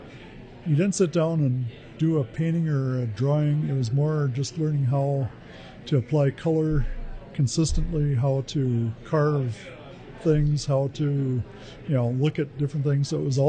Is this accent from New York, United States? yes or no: no; Sioux Falls, South Dakota, United States; I grew up in Sioux Falls, moved away for quite a while, but came back and realized what a great city we have.